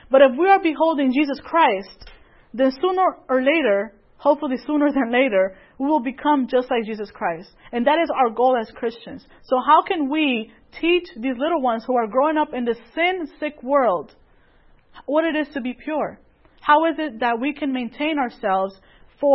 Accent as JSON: {"language": "English", "town": "Bridgeport", "region": "Connecticut", "country": "United States", "said": "And I come from Connecticut, and the city that I live in, or that I lived in, is Bridgeport. And Bridgeport is known to be one of the most dangerous cities in the United States."}